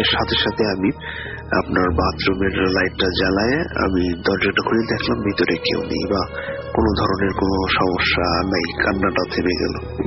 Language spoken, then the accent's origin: Bangla; Gopalganj, Dhaka Division, Bangladesh; now in Rome, Italy; আমার বাড়ি হচ্ছে গোপালগঞ্জ, আমি বর্তমানে রোম শহরে থাকি, ইতালি রোম শহরে।